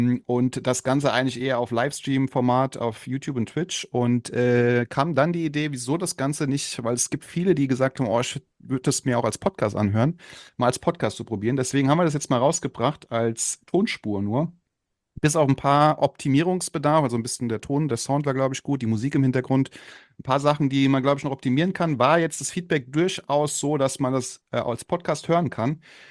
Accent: Frankfurt, Hesse, Germany; Ich komme aus Frankfurt

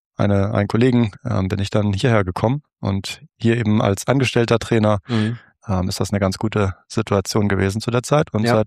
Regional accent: Hamburg, Germany; also born or lived in Augsburg; also ich komme aus Hamburg, habe da meine Ausbildung am Flesensee gemacht, also Richtung Rostock.

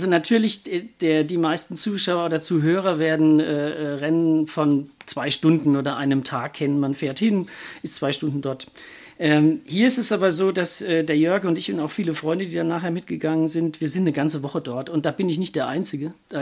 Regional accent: Hemsbach, Baden-Württemberg, Germany; Ich bin in Hemsbach aufgewachsen, oben am Mühlweg.

